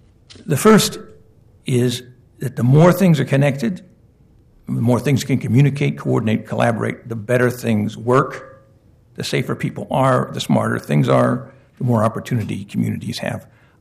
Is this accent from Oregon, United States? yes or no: yes; Portland, Oregon, United States; born there; moved away; I was born in Portland, and I left to learn how to write movies, and ended up writing technology and a lot of other things, and recently, 2 years ago, moved back to Portland